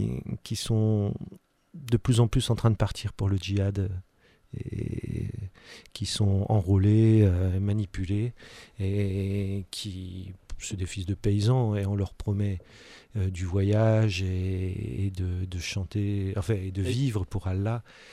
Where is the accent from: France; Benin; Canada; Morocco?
France; Je suis chanteur, je suis français